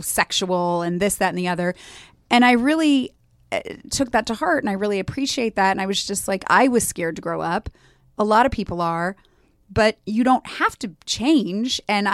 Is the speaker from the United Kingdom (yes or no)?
no; Los Angeles, California, United States; But I grew up in LA.